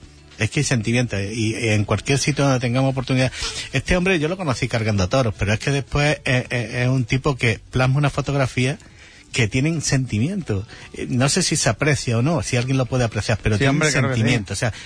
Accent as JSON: {"language": "Spanish", "town": "Huelva", "region": "Andalusia", "country": "Spain", "said": "somos de Huelva"}